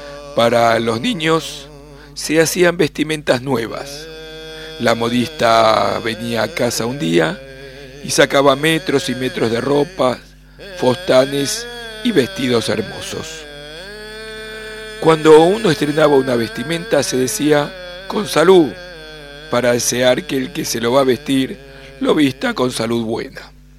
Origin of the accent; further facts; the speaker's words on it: Izmir, İzmir, Turkey; En mi niñez en Esmirna, en Turquía